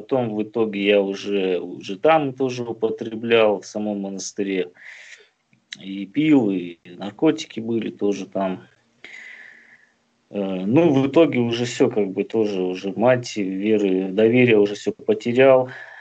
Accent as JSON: {"language": "Russian", "region": "Bishkek", "country": "Kyrgyzstan", "said": "я алкоголик из Кыргызстана, город Бишкек."}